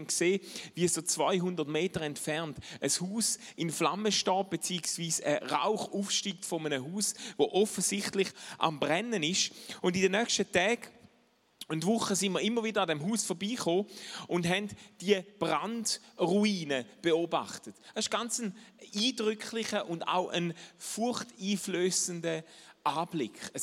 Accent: Schaffhausen, Switzerland; ich bin eigentlich Schaffhauser, gell? Man hört es nicht mehr, aber.

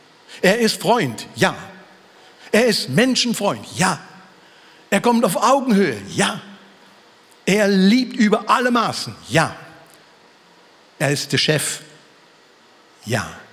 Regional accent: Germany; Ich bin ja Deutscher.

